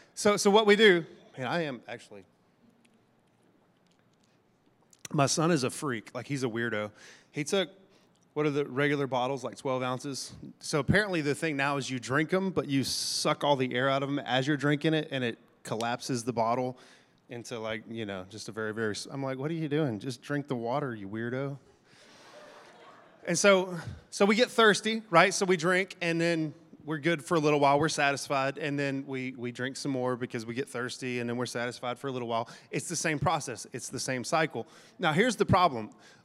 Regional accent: Texas, United States; Of course, listen, we're from Texas, so we understand towns with ridiculously weird names that we can't pronounce, that nobody knows.

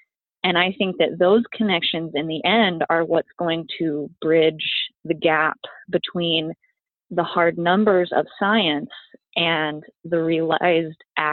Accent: Colorado, United States; Growing up in Colorado, I was surrounded by the mountains and always loved environmental science

